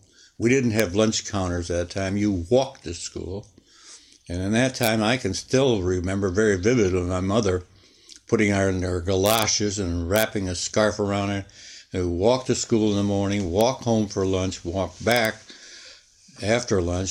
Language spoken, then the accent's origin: English; Kenosha, Wisconsin, United States; also born or lived in Missouri; Yeah, I was born in 1925 in Missouri. That's where my parents were from, Missouri. But my mother just went to Missouri to have me, and then she really went back to Kenosha, Wisconsin, right after I was born, and that's where I grew up